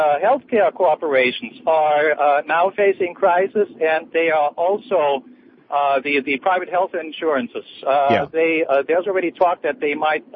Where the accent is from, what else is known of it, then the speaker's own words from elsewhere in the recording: Germany; moved away as an adult; I grew up in Germany. I spent my first 20 years there, first half of my life.